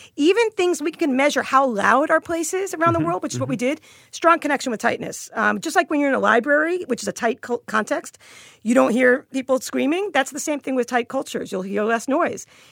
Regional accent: New York City, New York, United States; You go to here in New York City, my hometown, I'm proud of it

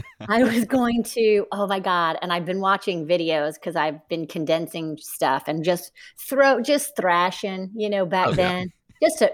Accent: Kentucky, United States; I grew up in Northern Kentucky, a small town in Kentucky, and I didn't know, oh, Broadway, like this is how I'm going to get there.

